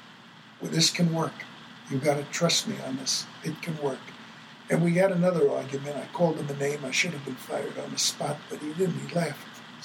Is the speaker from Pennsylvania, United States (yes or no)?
no; Brooklyn, New York, United States; And then I was always angry because I came from Brooklyn, New York. We didn't even have a rink.